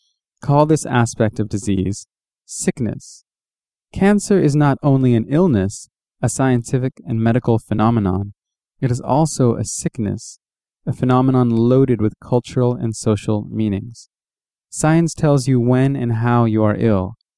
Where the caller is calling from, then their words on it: Monrovia, Montserrado, Liberia; I'm checking in from Congo Town Beach on the outskirts of Monrovia, the capital of Liberia in West Africa